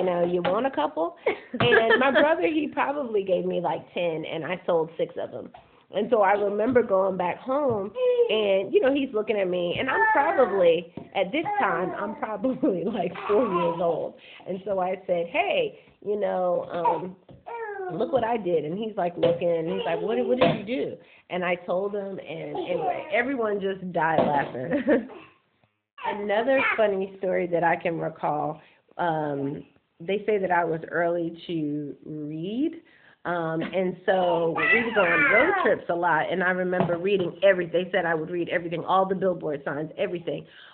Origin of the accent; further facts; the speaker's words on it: Garner, North Carolina, United States; also born or lived in Long Island, New York; Well, I grew up in two different places. So a portion of the time was in Long Island, New York, and then a portion, I guess as I got older, was in Garner, North Carolina.